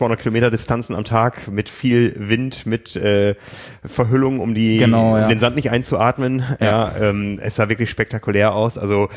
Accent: Osnabrück, Lower Saxony, Germany; ich bin von Osnabrück, von meiner Heimatstadt

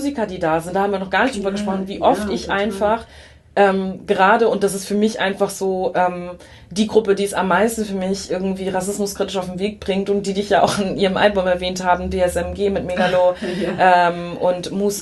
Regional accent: Schleswig-Holstein, Germany; born or raised there

